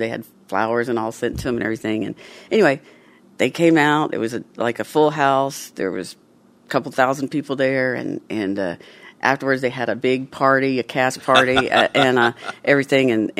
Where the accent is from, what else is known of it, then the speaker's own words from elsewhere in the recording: the South, United States; And we're from the South.